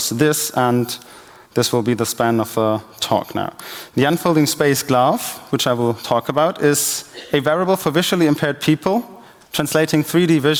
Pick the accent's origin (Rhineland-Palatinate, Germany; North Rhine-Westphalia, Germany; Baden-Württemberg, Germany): North Rhine-Westphalia, Germany; Cologne; I'm from Cologne, first of all